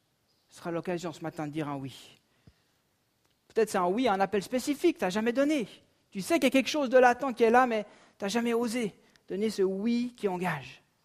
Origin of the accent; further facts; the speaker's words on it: Vaud, Switzerland; ça nous arrangerait bien peut-être en tant que vaudois